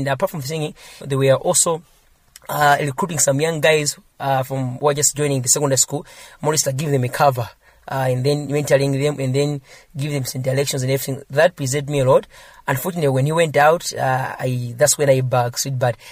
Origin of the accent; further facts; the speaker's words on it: Choro, Malawi; now in Lilongwe, Malawi; basically I'm from Choro, but currently I'm residing in Lilongwe, specifically in Area 51A. I'm a born-again Christian